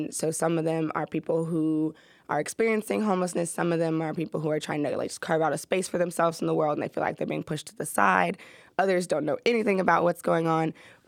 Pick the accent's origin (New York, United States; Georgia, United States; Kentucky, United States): Georgia, United States; Atlanta